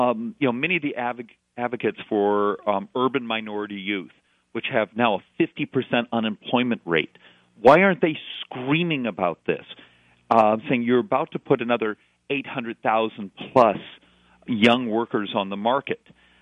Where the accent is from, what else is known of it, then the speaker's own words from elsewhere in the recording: Arizona, United States; And remember, I'm from Arizona, so we are sort of ground zero for having to bear the cost of these policies